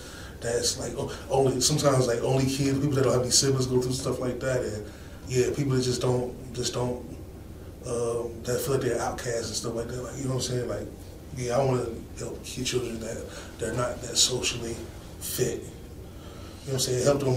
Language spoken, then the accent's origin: English; Cincinnati, Ohio, United States; also born or lived in Louisville, Kentucky; So when I was a child, I used to live in Louisville, Kentucky. But I was born and raised in Cincinnati, but my daddy got married and moved to Louisville.